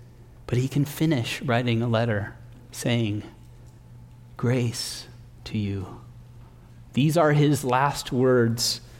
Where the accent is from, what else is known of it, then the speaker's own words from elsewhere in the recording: Tijuana, Baja California, Mexico; now in United States; I was brought up in Mexico as a missionary kid.